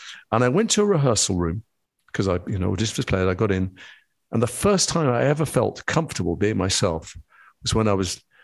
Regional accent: Edgware, London, United Kingdom; in the community I grew up in Edgware, and then going to university

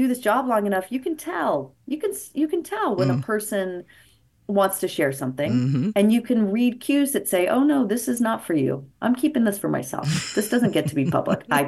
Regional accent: Idaho, United States; I come from I'm from Idaho, like six generations from Idaho.

